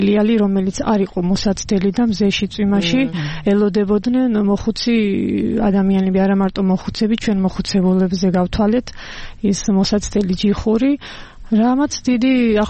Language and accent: Georgian; Zemokedi, Kakheti, Georgia; მე გახლავართ დედოფლისწყაროს მუნიციპალიტეტის სოფელი ზემოქედიდან ვარ